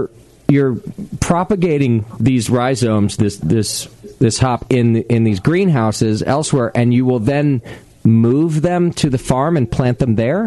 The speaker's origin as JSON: {"language": "English", "country": "United States", "said": "Well, first of all, because we're American, we're kind of dumb when it comes to geography."}